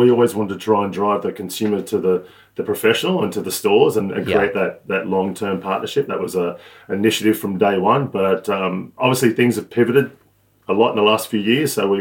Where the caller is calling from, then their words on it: Gold Coast, Queensland, Australia; I'm calling from the Gold Coast, Queensland in Australia.